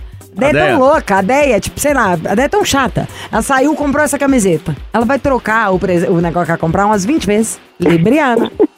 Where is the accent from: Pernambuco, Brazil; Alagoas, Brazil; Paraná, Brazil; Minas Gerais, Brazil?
Minas Gerais, Brazil; Belo Horizonte; eu sou de Belo Horizonte